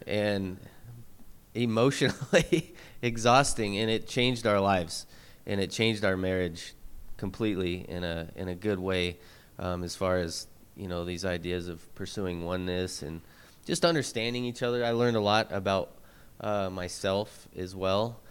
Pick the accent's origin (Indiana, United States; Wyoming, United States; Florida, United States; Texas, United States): Wyoming, United States; Casper; I was born and raised in Casper, and I've lived there for 40 years.